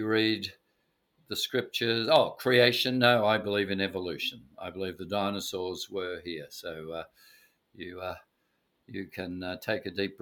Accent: Australia; And for me, as an Australian Christian, I'd hope that if there was a Jesus commercial in our grand final with 3-4 million Australians watching it

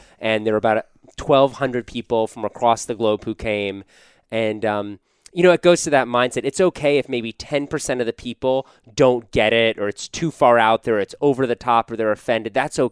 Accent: Washington, District of Columbia, United States; Well, I grew up in Washington, D.C., and I just thought it was so different.

